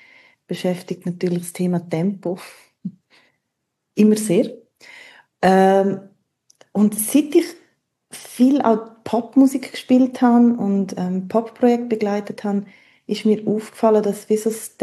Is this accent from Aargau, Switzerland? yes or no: no; Graubünden, Switzerland; Ich bin im Engadin aufgewachsen und habe dann hier im Unterland studiert.